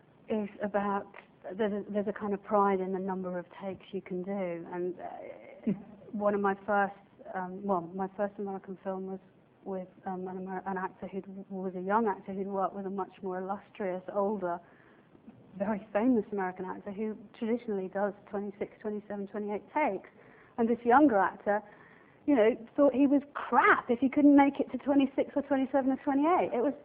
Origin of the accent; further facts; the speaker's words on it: United Kingdom; as a British director, it is absolutely terrifying